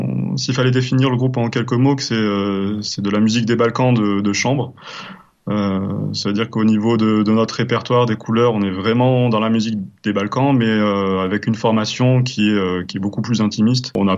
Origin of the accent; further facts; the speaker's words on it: Provence-Alpes-Côte d'Azur, France; j'ai commencé à jouer les musiques traditionnelles d'abord de la région d'où je viens, donc des Alpes du Sud.